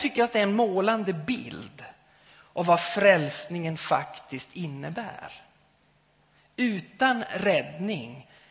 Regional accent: Gävleborg County, Sweden; I en av våra så kallade pissbäckar hemma i Hälsingland

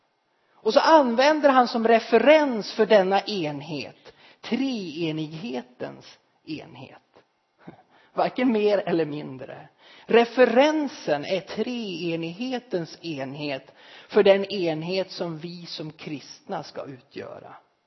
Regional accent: Gävleborg County, Sweden; Precis som våra små äppelplantor där hemma i Hälsingland var känsliga för omgivningen

